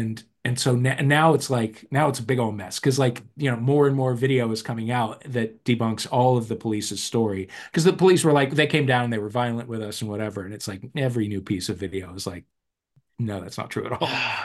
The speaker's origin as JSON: {"language": "English", "town": "St. Louis", "region": "Missouri", "country": "United States", "tie": "born or raised there", "said": "When I am in my hometown of St. Louis, I will go to a gay bar."}